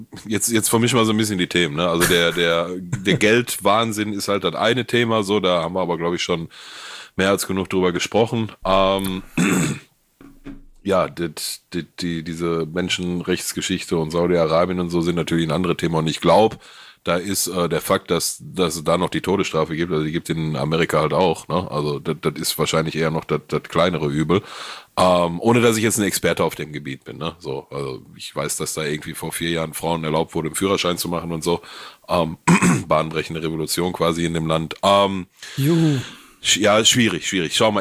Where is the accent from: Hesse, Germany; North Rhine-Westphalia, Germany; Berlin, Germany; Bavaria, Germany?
North Rhine-Westphalia, Germany; Gelsenkirchen; Ich komme aus Gelsenkirchen, ne? Ich kann was ab.